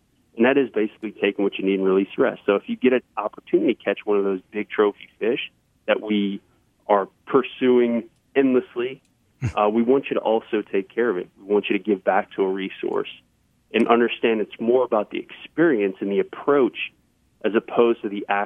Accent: Louisiana, United States; growing up on the South Shore, fishing the Causeway or fishing the Pontchartrain Complex and being able to fish those fish really deep on those pilings

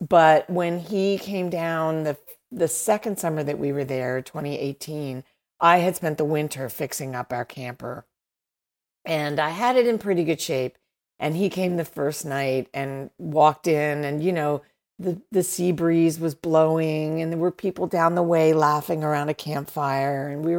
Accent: Baltimore, Maryland, United States; Yeah, well, I grew up in Maryland. I grew up in Baltimore, and I'm very familiar with Chincoteague.

